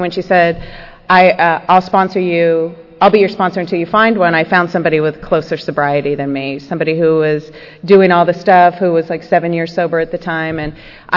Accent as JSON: {"language": "English", "town": "La Crescenta", "region": "California", "country": "United States", "tie": "born or raised there", "said": "my best friend Diana and I grew up together in La Crescenta, and which is, by the way, where I live again today."}